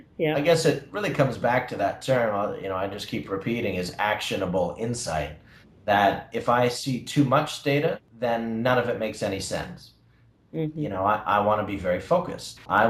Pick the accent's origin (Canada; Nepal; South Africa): Canada; Toronto, Ontario; also born or lived in Russia; I'm from Toronto originally, and I've spent the majority of my career doing entrepreneurial ventures. I was in Russia for about 7 years.